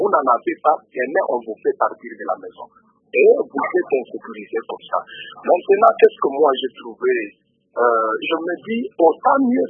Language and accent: French; DR Congo; chez nous au Congo